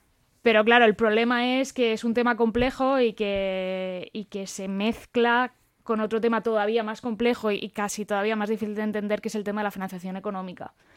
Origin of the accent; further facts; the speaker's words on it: Madrid, Community of Madrid, Spain; yo soy de Madrid, claro. Yo llevo aquí ya unos cuantos años, pero yo soy de Madrid.